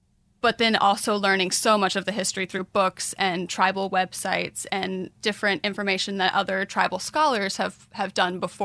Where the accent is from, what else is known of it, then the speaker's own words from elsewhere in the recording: Kansas City, Missouri, United States; Yeah, I grew up in Kansas City with my mother, and my nativeness was on my father's side.